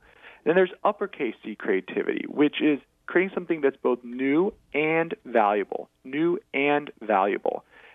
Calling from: Washington, District of Columbia, United States; I'm calling in from wonderful Washington, D.C.

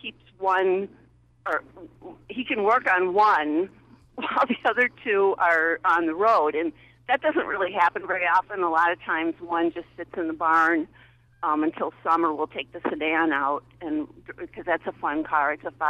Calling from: Hinsdale, Massachusetts, United States; Hinsdale.

